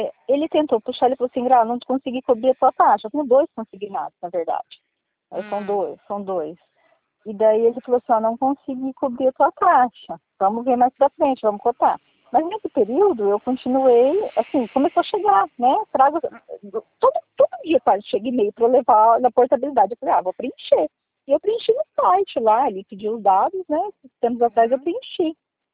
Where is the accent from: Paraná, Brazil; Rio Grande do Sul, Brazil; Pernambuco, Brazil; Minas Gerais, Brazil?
Paraná, Brazil; Maringá; Nossa, eu sou de Maringá, no Paraná.